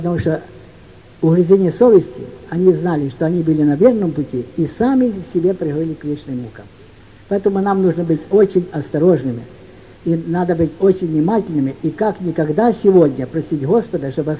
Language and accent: Russian; Voznesensk, Mykolaiv Oblast, Ukraine; Потому что я родом из Вознесенска.